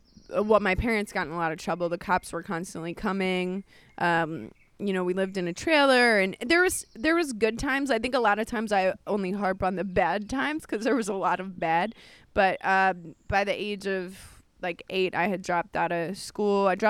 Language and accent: English; New York, United States; born there; Yeah, I was born in New York.